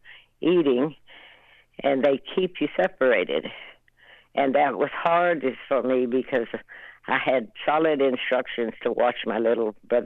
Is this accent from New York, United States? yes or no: no; Oklahoma, United States; which of course we came from Oklahoma, so I'd already heard that these were bad people, but not from my family.